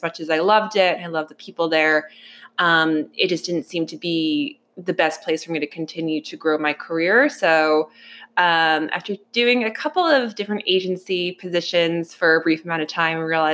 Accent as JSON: {"language": "English", "region": "New Jersey", "country": "United States", "said": "I'm from New Jersey."}